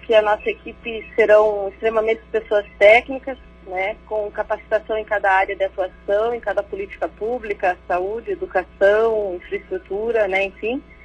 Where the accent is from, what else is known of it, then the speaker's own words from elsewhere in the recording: Santa Cecília, Santa Catarina, Brazil; now in São Mateus do Sul, Brazil; eu sou natural de Santa Catarina, Santa Cecília, faz 20 anos que eu moro em São Sul.